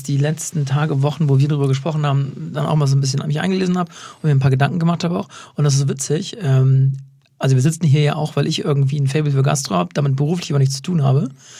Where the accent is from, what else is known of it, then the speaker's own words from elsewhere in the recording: Hamburg, Germany; für uns als Hamburger